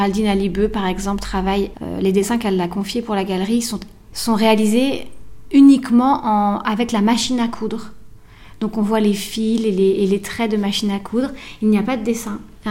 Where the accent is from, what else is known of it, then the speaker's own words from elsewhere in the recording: France; now in Sydney, Australia; parce que je suis française